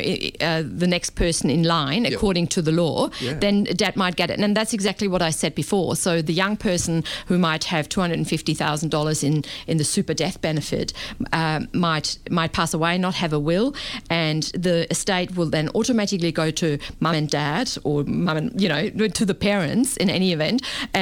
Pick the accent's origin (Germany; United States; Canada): Germany; accent: German; English is a second language; now in Australia; So I as you can hear from my accent, I'm German, and I deal with a fair few wills that have been prepared in Germany